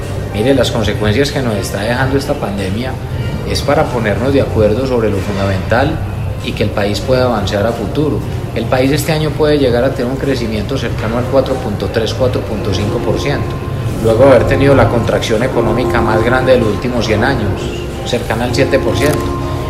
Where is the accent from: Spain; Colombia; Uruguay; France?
Colombia; y no solo en lo personal, sino como colombiano.